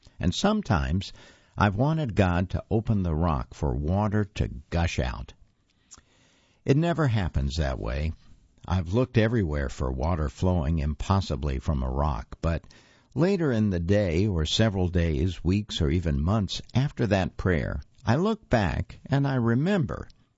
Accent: Uvalde, Texas, United States; On May 24, 2022, 19 children and two adults were murdered at an elementary school in my hometown of Uvalde, Texas. I went to school there and walked every day to and from the elementary school.

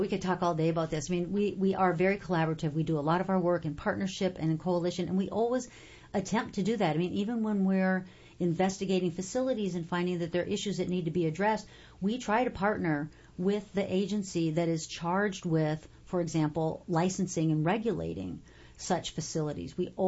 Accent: California, United States; He is a blind attorney from California, so we're both attorneys from California.

